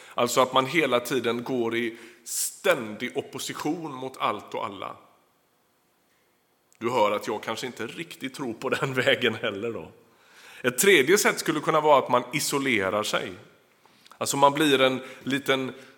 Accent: Västra Götaland County, Sweden; jag är uppväxt i Västsverige, strax utanför Göteborg.

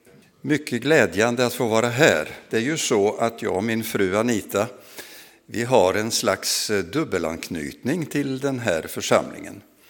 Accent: Vadstena, Östergötland, Sweden; i Vadstena där jag växte upp.

